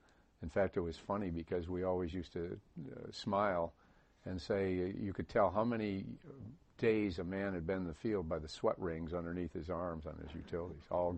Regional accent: Newark, New York, United States; born there; I was born in Newark, New York, upper New York State.

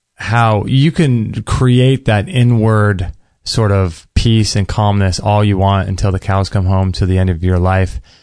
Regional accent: Palm Beach, Florida, United States; I'm from Palm Beach, Florida, and just did a first phone consultation with Dr. Bergman.

